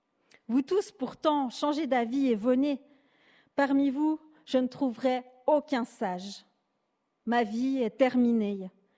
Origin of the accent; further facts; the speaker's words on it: Sri Lanka; dans mon pays d'origine, le Sri Lanka, les couleurs sont symboliques.